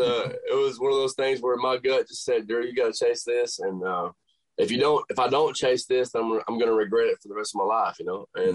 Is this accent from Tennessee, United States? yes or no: yes; Tennessee, United States; I'm from Tennessee, so the Bridgestone Arena would be like, you know, a dream.